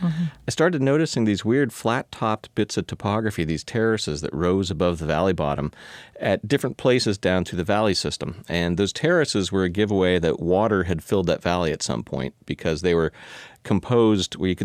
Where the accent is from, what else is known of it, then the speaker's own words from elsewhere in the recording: Palo Alto, California, United States; Well, I grew up in California, Palo Alto.